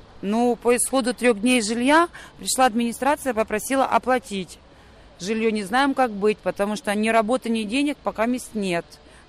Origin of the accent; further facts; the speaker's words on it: Kryvyi Rih, Dnipropetrovsk Oblast, Ukraine; now in Czech Republic; Я приехала в Чехию из Украины, из города Кривой Рог. Поселили нас в поселке Штети.